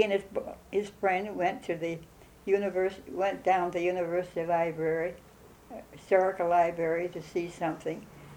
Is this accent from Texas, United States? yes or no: no; Columbus, Wisconsin, United States; born there; Well, I was born in 1891, and I was born in Columbus, Wisconsin, where my grandmother was living, and my mother and father were living in Madison